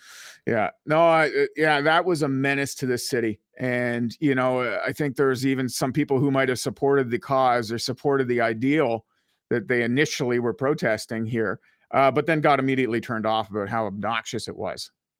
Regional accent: Ottawa, Ontario, Canada; Our house and everything we're building here, putting down roots, you know, in my hometown of Ottawa, that's more important than anything for me.

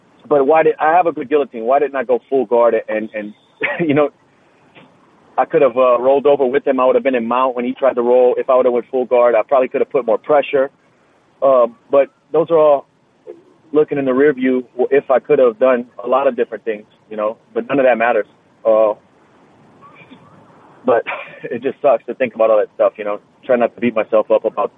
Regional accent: Louisiana, United States; maybe because I'm from Louisiana and train in South Florida, I'm used to the humidity and heat.

